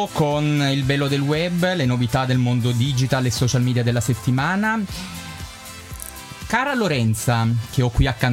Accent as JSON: {"language": "Italian", "region": "Abruzzo", "country": "Italy", "said": "è che sono abruzzese e tra i nostri problemi ci sta che siamo testardi e che abbiamo questi problemi di pronuncia"}